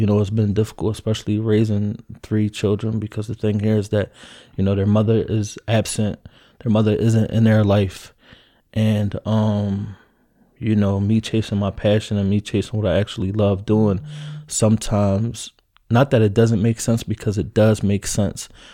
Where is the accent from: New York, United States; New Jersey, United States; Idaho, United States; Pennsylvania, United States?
Pennsylvania, United States; Philadelphia; You know, I grew up in North Philadelphia, which is is the slums. It's like the slums, you know.